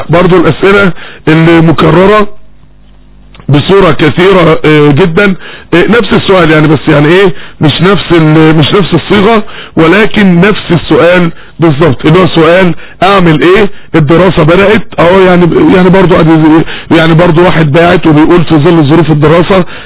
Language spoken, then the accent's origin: Arabic; Mansoura, Dakahlia, Egypt; عندنا في المنصورة